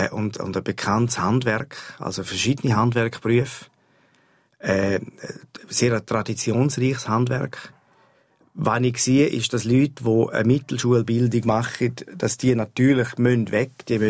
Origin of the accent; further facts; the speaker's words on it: Appenzell, Switzerland; Mittlerweile bin ich so weit, dass ich bin nicht darauf angewiesen, zu Appenzell zu leben. Sondern ich habe das Appenzell in Main. Und wenn ich auf Kanada gehe, dann bin ich halt ein Appenzeller. Und ich bleibe es.